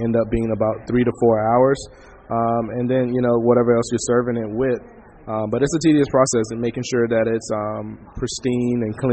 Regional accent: Florida, United States; now in Seattle, United States; But I'm a Southerner, tried and true. My grandparents have history in Georgia. I was born and raised in Florida.

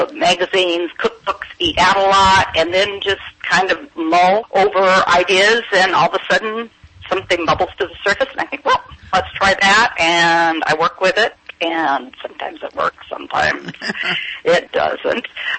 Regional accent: Pendleton, Oregon, United States; now in California, United States; Well, I'm from Pendleton, which is a cowboy town, but it's 50 miles away from Walla Walla, which is a wine town.

